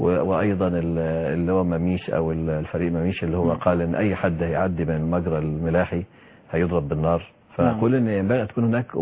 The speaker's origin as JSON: {"language": "Arabic", "country": "Egypt", "said": "إحنا كمصريين"}